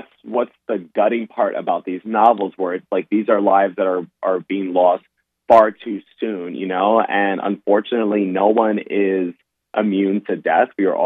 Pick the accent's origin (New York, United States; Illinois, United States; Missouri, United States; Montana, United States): New York, United States; New York City; I'm from New York. I'm born and raised in the South Bronx, and I just love writing about New York.